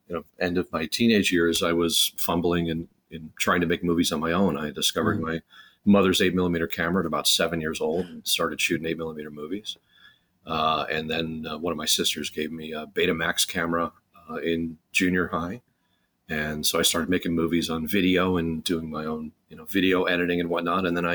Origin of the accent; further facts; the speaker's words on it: Chicago, Illinois, United States; born there; Well, I was born in Chicago.